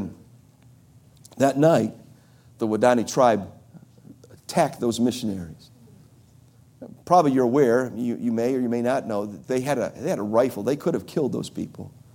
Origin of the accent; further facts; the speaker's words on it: Cleveland, Ohio, United States; when I was a boy growing up in Cleveland, Sunday morning, I was probably, I think, junior high